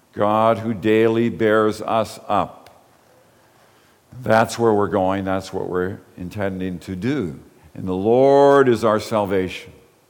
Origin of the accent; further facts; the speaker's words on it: Belfast, Northern Ireland, United Kingdom; born there; I was born in Belfast. And all my family still lives in Belfast, and some of them live in Portrush.